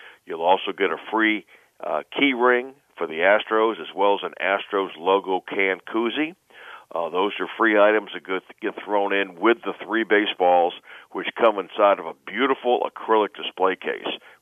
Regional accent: Bronx, New York, United States; to my own youth when I was growing up in the Bronx

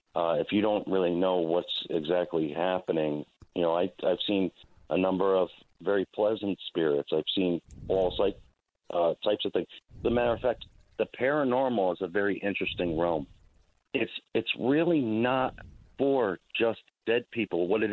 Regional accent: Norwalk, Connecticut, United States; I was born in Norwalk, Connecticut, so I'm an old school Norwalk type of guy.

